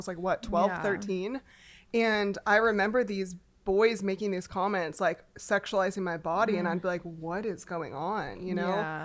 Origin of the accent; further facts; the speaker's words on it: California, United States; It's weird because I grew up in California and grew up in Orange County specifically, but I didn't have your stereotypical Orange County life.